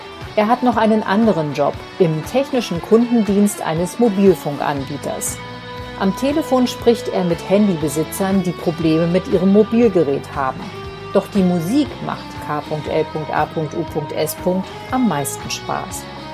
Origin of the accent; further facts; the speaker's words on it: Bochum, North Rhine-Westphalia, Germany; also born or lived in Witten; Geboren bin ich in Witten, groß geworden in Bochum, Herne, diese Gegend.